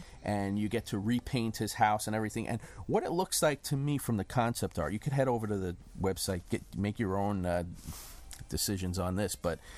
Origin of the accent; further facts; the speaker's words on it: New York, United States; I'll rub it in as a New Yorker